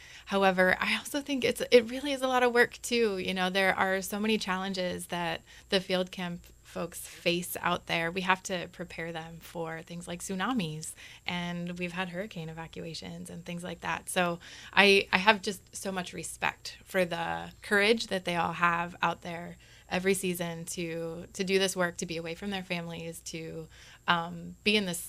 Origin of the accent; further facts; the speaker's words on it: Chesapeake Bay, United States; it was growing up on the Chesapeake Bay, and the critters that lived in the oceans were the things that were at the end of the bay.